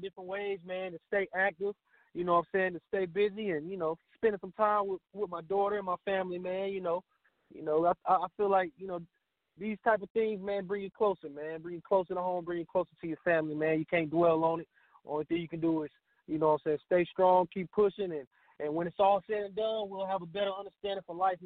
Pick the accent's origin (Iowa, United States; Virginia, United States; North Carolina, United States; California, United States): North Carolina, United States; Durham; Yeah, man, I'm from Durham, North Carolina, the Bull City.